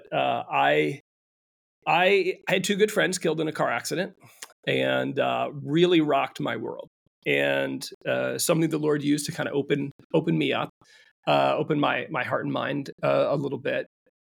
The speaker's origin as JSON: {"language": "English", "town": "Omaha", "region": "Nebraska", "country": "United States", "tie": "born or raised there", "said": "And when I grew up in Omaha, in many ways, I didn't know that there were people in the world that weren't Catholic."}